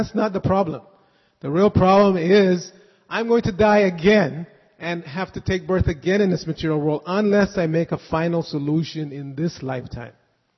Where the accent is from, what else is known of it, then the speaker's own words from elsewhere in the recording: New York, United States; when I grew up in New York and I had a lot of friends in the garment industry